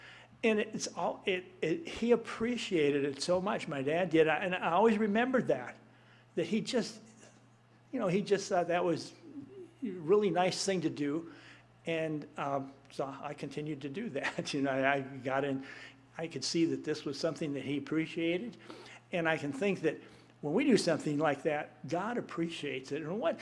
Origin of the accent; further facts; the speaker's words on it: Bijoux, Minnesota, United States; And I can always remember, I grew up in Minnesota there, in Bijoux.